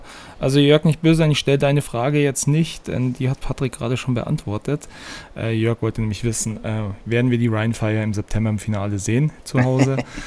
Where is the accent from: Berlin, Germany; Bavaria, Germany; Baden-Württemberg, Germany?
Bavaria, Germany; Munich; Also ich komme ja aus München ursprünglich.